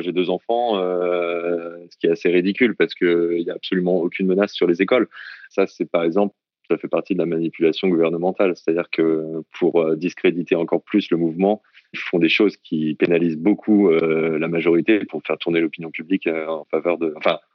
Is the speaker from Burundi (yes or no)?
no; France; moved away; je ne suis pas hongkongais, j'ai la résidence permanente maintenant. Ça fait plus de 7 ans que je suis ici, donc je peux voter, etc. J'ai un pouvoir. Mais il est difficile pour moi, en tant que Français, en venant ici comme ça, en faisant ma vie ici aussi